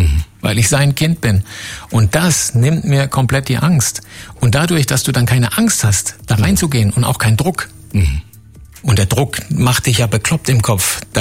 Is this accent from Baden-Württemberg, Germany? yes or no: yes; Karlsruhe, Baden-Württemberg, Germany; Ich bin nach Karlsruhe gezogen vor einem halben, dreiviertel Jahr in meine Heimat wieder mit ihm